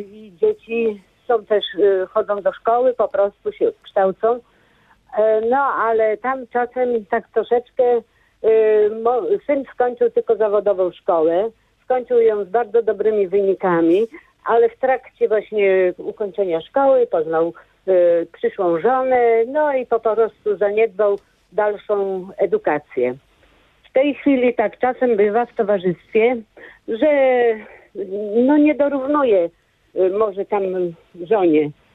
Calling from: Tczew, Pomeranian Voivodeship, Poland; Z Tczewa.

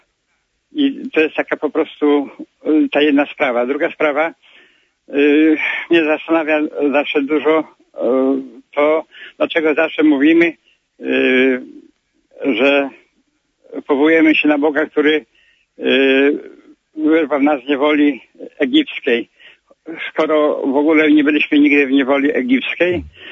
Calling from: Kołobrzeg, West Pomeranian Voivodeship, Poland; z Kołobrzegu.

